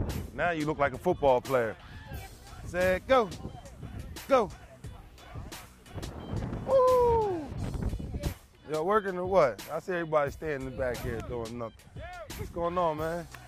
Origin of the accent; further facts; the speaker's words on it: Paulsboro, New Jersey, United States; We're here in Paulsboro, New Jersey, my hometown